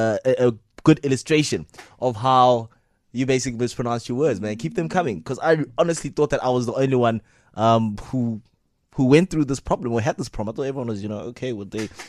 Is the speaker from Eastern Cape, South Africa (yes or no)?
yes; Eastern Cape, South Africa; first language Xhosa; English is a second language; I'm Kosa from the Eastern Cape, and English is not my home language. I never spoke English at home, and I sometimes enunciate some English words incorrectly.